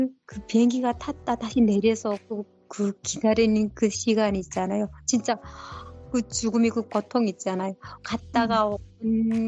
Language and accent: Korean; North Korea; accent: North Korean; now in South Korea; 제가 이북 사람이 탈북민이니까